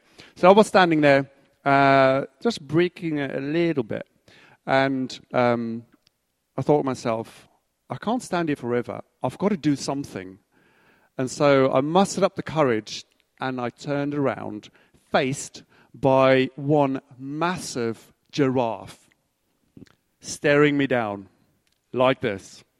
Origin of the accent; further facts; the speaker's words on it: South Africa; When I was growing up in South Africa, we in school, we used to take trips to the field.